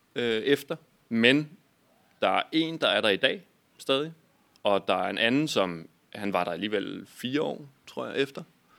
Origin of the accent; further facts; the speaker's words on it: Skævinge, Capital Region of Denmark, Denmark; Jeg voksede op i Skævinge, en lille bitte by.